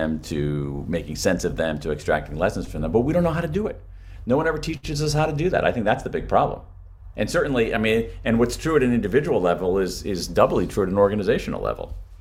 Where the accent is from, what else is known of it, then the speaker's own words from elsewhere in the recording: United States; This country, my country, I mean, you know, I'm an American, and in America today, we are wrestling with this